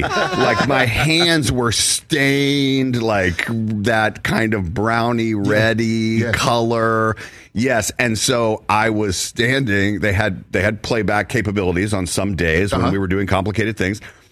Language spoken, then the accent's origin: English; the South, United States; This is not something I'm from the South.